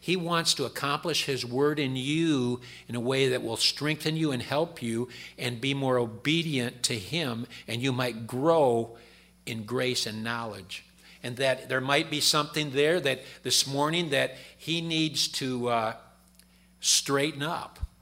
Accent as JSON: {"language": "English", "region": "Michigan", "country": "United States", "said": "You know I'm from Michigan, and you know I've had a very happy fall this year."}